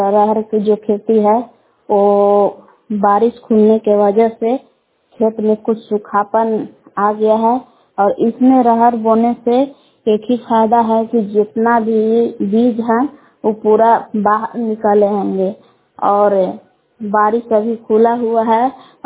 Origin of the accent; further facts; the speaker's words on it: Balan, Bihar, India; ग्राम बलान जिला कैमूर भगवान के निवासी हूँ।